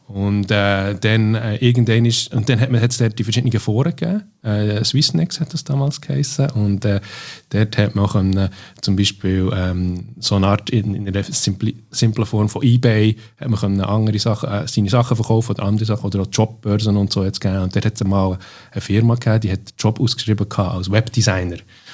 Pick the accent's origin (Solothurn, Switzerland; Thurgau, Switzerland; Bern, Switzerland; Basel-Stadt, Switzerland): Bern, Switzerland; moved away as an adult; also born or lived in Zürich; now in London, United Kingdom; Die zweiten 10 Jahre bin ich dann in der Stadt Bern weiter aufgewachsen und dann bin ich ungefähr 6 Jahre noch in Zürich gewesen, gehen studieren. Dann die letzten 14 Jahre bin ich in London gewesen.